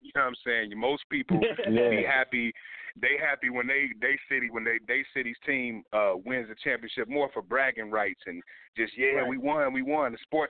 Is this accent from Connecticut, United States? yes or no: no; Louisville, Kentucky, United States; I mean, C. Hicks is from D.C. and I'm from Louisville